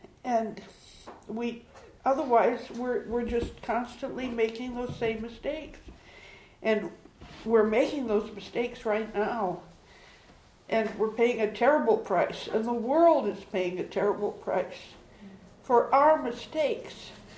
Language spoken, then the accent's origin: English; Richardson, Texas, United States; I'm from Richardson.